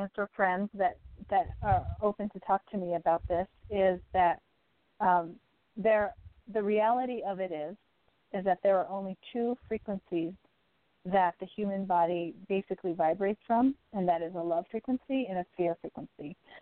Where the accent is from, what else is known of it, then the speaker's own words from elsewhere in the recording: United States; I think that being, especially being American, the culture, the religious culture here is very Christian-based.